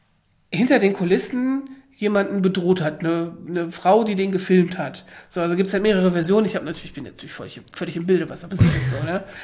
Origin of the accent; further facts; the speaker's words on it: Germany; was ja für mich als Deutsche so unverständlich ist